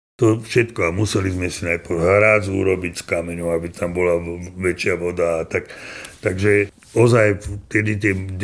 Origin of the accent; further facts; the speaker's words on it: Banská Bystrica, Banská Bystrica Region, Slovakia; also born or lived in Ružomberok; keď som bol býval v Banskej Bystrici